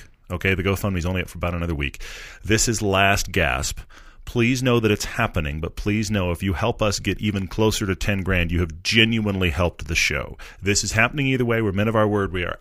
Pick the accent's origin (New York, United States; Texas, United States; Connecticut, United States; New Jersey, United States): Texas, United States; Okay, I grew up in Texas. I'm from the South.